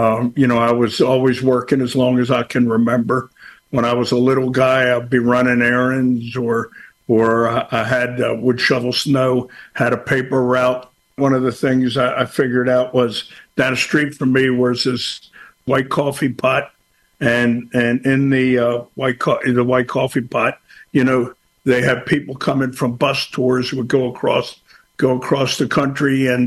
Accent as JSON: {"language": "English", "town": "Baltimore", "region": "Maryland", "country": "United States", "tie": "born or raised there", "said": "Well, I grew up in East Baltimore, which is at best a tough town."}